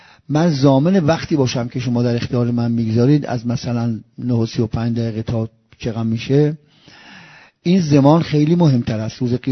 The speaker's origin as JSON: {"language": "Persian", "region": "Isfahan", "country": "Iran", "tie": "born or raised there", "said": "و متاسفانه من اصفهان که شهر خودم خبر دارم"}